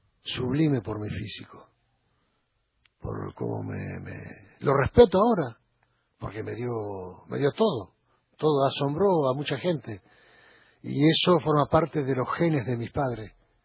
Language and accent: Spanish; Argentina; como hincha argentino